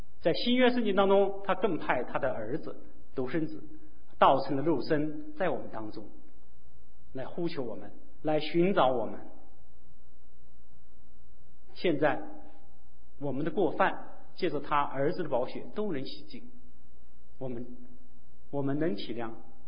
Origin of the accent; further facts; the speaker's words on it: China; 那我的家乡是在那个扬子江畔，一个非常漂亮的一个地方。